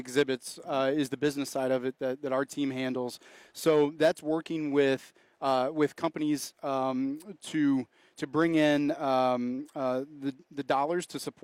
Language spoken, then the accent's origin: English; Virginia, United States; now in Wisconsin, United States; I'm originally from Virginia. Went to school in Virginia, and then my wife is from the Green Bay area. So when we had the opportunity to make a move to Wisconsin, kind of jumped all over it.